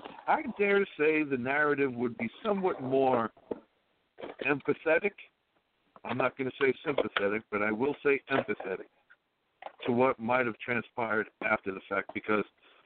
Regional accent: Brooklyn, New York, United States; and I guess because I'm from Brooklyn. And, you know, we do kind of wear that, born and bred, you know.

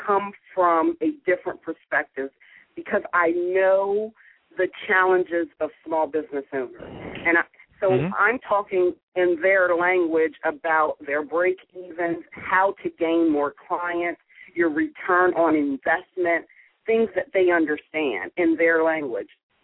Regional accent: Delaware, United States; Well, Tim, I am born and raised in Delaware

